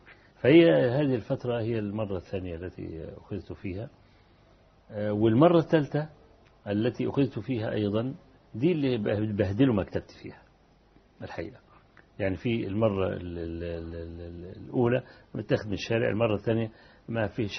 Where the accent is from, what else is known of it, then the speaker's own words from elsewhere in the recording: Kafr El Sheikh Governorate, Egypt; كان في فكر التكفير عندنا في كفر الشيخ